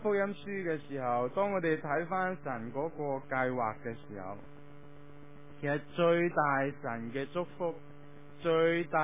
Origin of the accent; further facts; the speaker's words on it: China; 我哋中国人